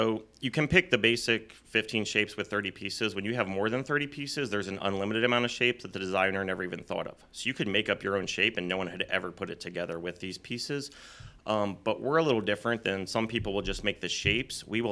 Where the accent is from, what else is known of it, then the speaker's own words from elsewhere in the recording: Washington, District of Columbia, United States; now in Milton, United States; We live in Milton. I'm originally from D.C.